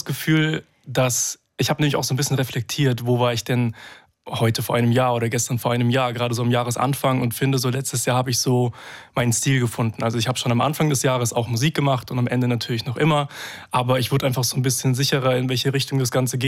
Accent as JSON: {"language": "German", "town": "Freiburg", "region": "Baden-Württemberg", "country": "Germany", "tie": "born or raised there", "said": "Ich bin in Freiburg aufgewachsen."}